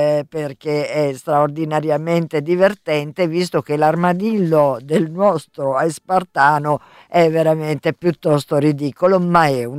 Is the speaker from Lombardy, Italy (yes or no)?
no; Naples, Campania, Italy; Ve lo dico da napoletana, guardate, io con i botti e i fuochi d'artificio ci ho convissuto fin da bambina